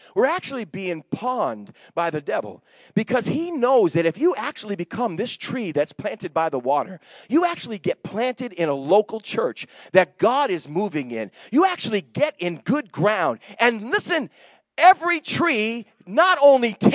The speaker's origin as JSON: {"language": "English", "region": "New England", "country": "United States", "tie": "born or raised there", "said": "We grew up in New England, and this mountain called Mount Monadnock."}